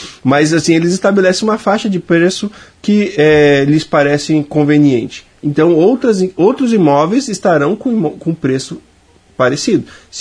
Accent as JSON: {"language": "Portuguese", "town": "Florianópolis", "region": "Santa Catarina", "country": "Brazil", "tie": "born or raised there", "said": "Eu sou natural de Florianópolis"}